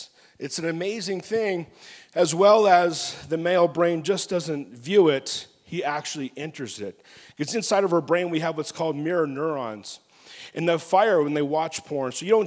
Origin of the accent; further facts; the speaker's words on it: Los Angeles, California, United States; I was building a fort, you know, on some railroad tracks, and I grew up in South LA area.